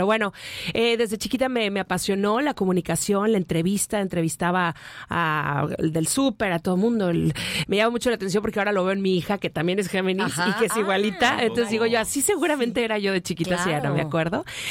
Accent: Mazatlán, Sinaloa, Mexico; moved away as an adult; now in Monterrey, Mexico; ya tenía como un mini espacio en la radio en Mazatlán, porque soy de Mazatlán, Sinaloa

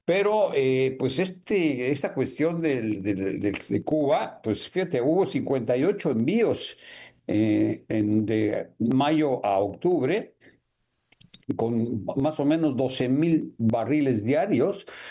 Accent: Mexico; nuestra, pues, en el sentido como mexicanos, con Estados Unidos

